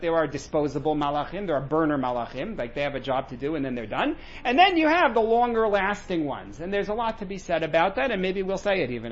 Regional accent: New York, United States; which, you know, being a New Yorker, I just, you know, they have four legs.

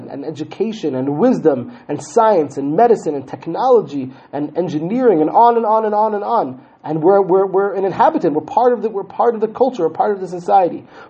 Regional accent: Israel; maintain my strangeness, my foreignerness, that I'm a Jew, that I come from the land of Israel, that I come from Jewish history and Jewish tradition

